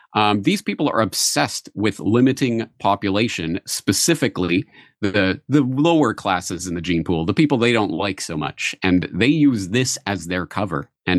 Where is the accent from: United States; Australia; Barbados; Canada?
Canada; moved away as an adult; now in Japan; I'm a Canadian. I've lived in Japan for over 20 years now.